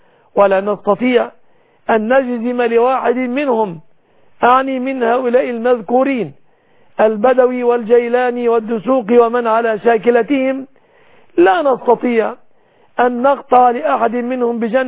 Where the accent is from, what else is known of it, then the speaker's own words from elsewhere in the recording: Egypt; بلادنا مصر